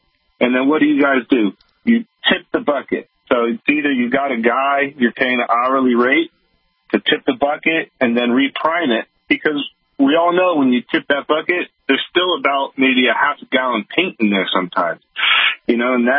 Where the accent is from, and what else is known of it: San Francisco, California, United States; born or raised there